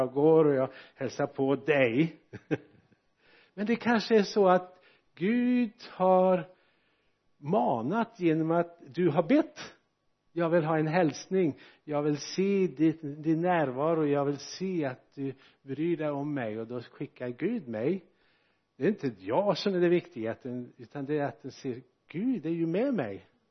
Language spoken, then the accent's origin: Swedish; Bäckefors, Västra Götaland County, Sweden; born there; also born or lived in Bangladesh; jag är bara från Sverige, jag var född i Bäckefors i Dalsland